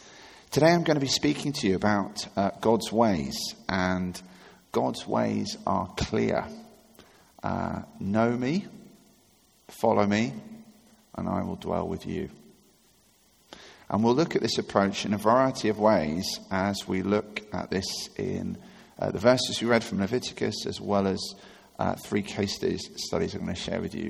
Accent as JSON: {"language": "English", "town": "Richmond", "country": "United Kingdom", "tie": "born or raised there", "said": "I grew up in Richmond"}